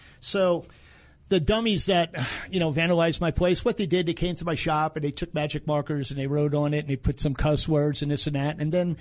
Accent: Queens, New York, United States; moved away; also born or lived in Brooklyn / California / Las Vegas; I was born in Brooklyn, raised mostly in Queens, New York. And then I took off to California and I was in Vegas.

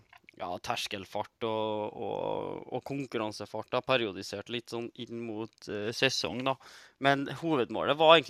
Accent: Agder, Norway; jeg drev jo med fotball når jeg vokste opp på Sørlandet.

